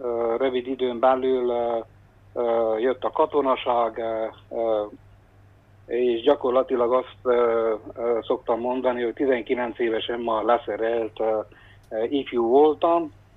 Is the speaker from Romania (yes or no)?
yes; Kézdivásárhely, Covasna, Romania; Igen, 1971-ben születtem Kézdivásárhelyen. Itt végeztem az 1-8 osztályt, majd középiskolai tanulmányaimat Nagyszebenben az akkori egészségügyi szaklíceumban végeztem